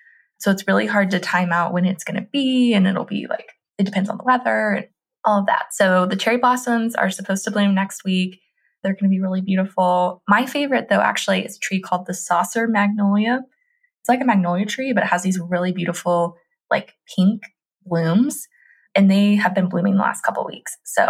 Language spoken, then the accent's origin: English; Tennessee, United States; your home state, my home state of Tennessee.